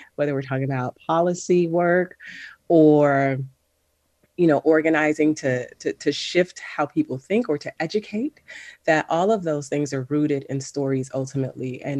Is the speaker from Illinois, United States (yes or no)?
no; Miami, Florida, United States; I was born and raised here in Miami. I'm a Black woman in Miami. I love history. And I especially love like local history and local Black history.